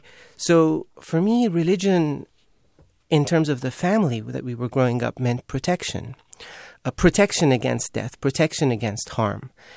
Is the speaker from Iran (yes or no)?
yes; Iran; The truth of it is, I mean, growing up in Iran